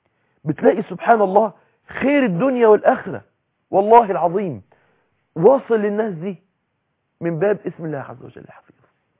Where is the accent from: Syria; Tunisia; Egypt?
Egypt; انت عارفين عندنا في مصر بيقولك ايه لعنة الفراعنة